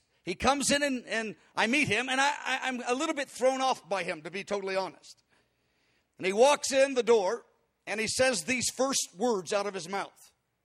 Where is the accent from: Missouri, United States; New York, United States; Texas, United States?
Missouri, United States; Kansas City; also born or lived in St. Louis; because I grew up in Kansas City. I was here 20 years and then St. Louis for 7.